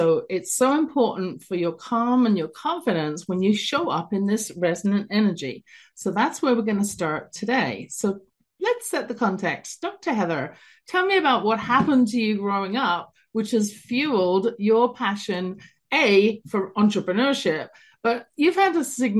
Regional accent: London, United Kingdom; now in Calgary, Canada; coming to you from Calgary, Canada, originally London, England. You can hear my accent in the background there, and have been here for, oh, many years, 35 plus years now.

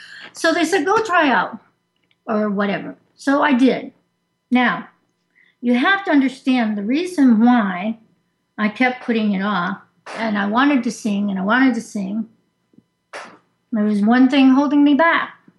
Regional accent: Los Angeles, California, United States; also born or lived in San Francisco; I am a transplant from California. LA via San Francisco via here.

